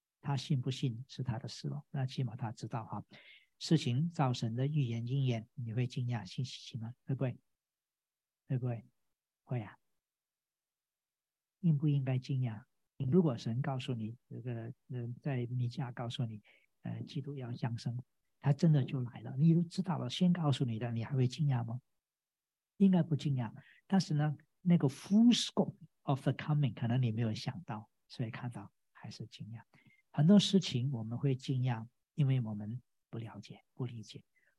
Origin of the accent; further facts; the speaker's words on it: Guangdong, China; accent: Cantonese; 我们广东话说“擘大个口，搭个窿”